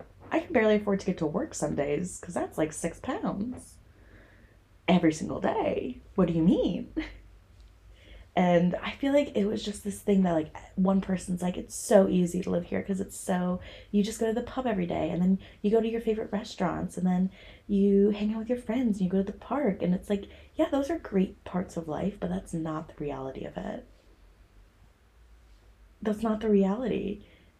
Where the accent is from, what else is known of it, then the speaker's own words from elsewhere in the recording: United States; I've been mocked for my accent. And there's people here that are just really nasty about it or think it's funny. And it's not. But I've also met people that really just embrace, they love that I'm American